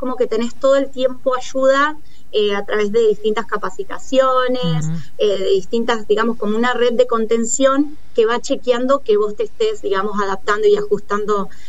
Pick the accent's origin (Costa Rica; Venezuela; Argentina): Argentina; Neuquén; born there; moved away; La verdad que para mí me recuerda muchísimo a Neuquén, donde yo nací.